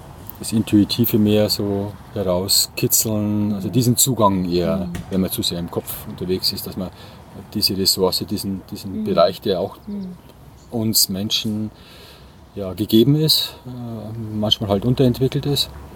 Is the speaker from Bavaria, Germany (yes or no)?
yes; Bavaria, Germany; ich komme aus Bayern. … Schmidt heißen viele.